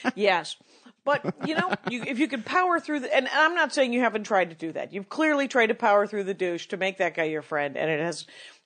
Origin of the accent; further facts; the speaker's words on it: Wisconsin, United States; I am from Wisconsin. We have Orson Welles.